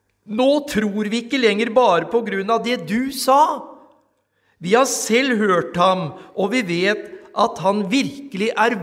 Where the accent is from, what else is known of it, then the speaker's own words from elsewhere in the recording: Rygge, Østfold, Norway; jeg ifra barnsben av har fått høre Guds ord hjemme på Ekvoll Rygge, fått gå på søndagsskole på Betlehem bedhus, vært med yngres- og ungdomsgruppe, skolelag på Moss gymnas